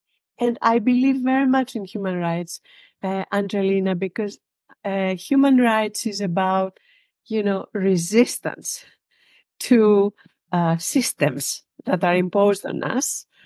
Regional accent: Greece; English is a second language; I am from Greece. I did my degree in law in Greece and then did graduate studies abroad in the United States

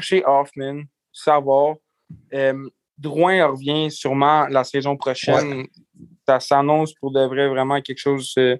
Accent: Quebec, Canada; Québécois, que je suis un Québécois

